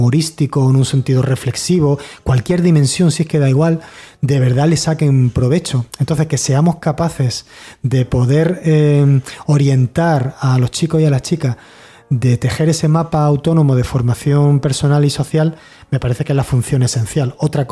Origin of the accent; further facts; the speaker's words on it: Spain; Que somos españoles, ¿a qué quieres que te gane?